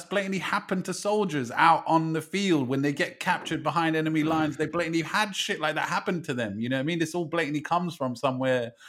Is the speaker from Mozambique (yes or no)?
no; England, United Kingdom; I was born in England, I've got a British passport, I went to school here